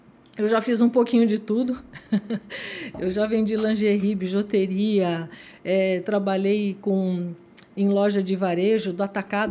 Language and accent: Portuguese; São José dos Campos, São Paulo, Brazil; eu sou natural de São José dos Campos, bem filha de pais simples, né? Morava num bairro assim, um bairro tradicional, na verdade, um bairro até simples de São José dos Campos